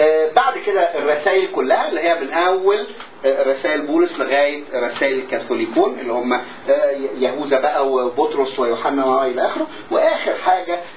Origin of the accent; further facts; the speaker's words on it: Egypt; moved away; انا جاي من مصر